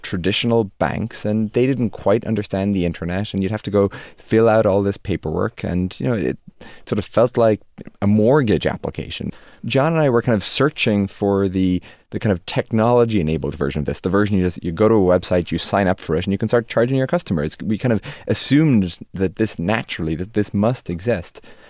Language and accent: English; Drumnir, Ireland; also born or lived in Limerick; So I was born in Limerick in Ireland and lived there for the first couple of years of my life. And then when I was 5 or 6, Dad decided to buy this very tiny hotel by the shores of Lough Derg in Ireland, in the village of Drumnir.